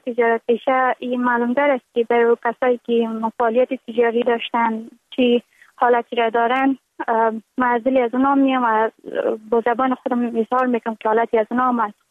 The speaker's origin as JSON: {"language": "Persian", "country": "Afghanistan", "said": "اما موقعی که طالبان آمدن ولایت ما را گرفتن، تقریبا در مدت یک چند روزی در اطراف شهر جنگ بود."}